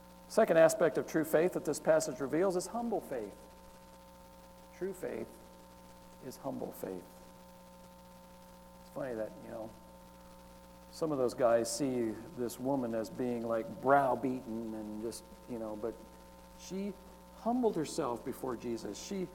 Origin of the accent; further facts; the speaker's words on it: Texas, United States; maybe it's because I'm from Texas.